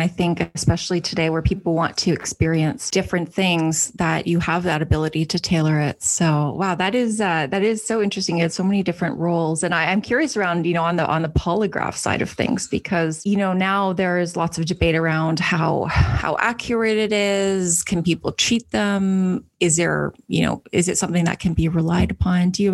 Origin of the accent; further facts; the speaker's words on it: Oakville, Ontario, Canada; So no, I think with Oakville being my hometown, I think we're very privileged to have received you as a police officer and now as our chief.